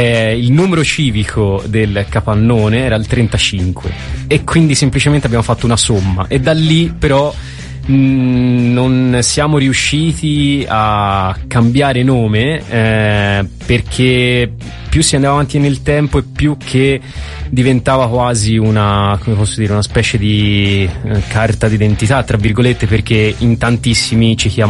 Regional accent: Prato, Tuscany, Italy; Sì, noi siamo di Prato.

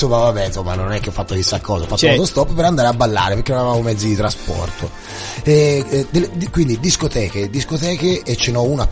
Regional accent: Pontassieve, Tuscany, Italy; also born or lived in Bibbiena; io sono nato a Bibbiena, okay, che è in Casentino, perché mia mamma è originaria di là, ok? Però io appena nato sono tornato a vivere a Pontassieve, quindi sono valdisievese, come si può dire, puro.

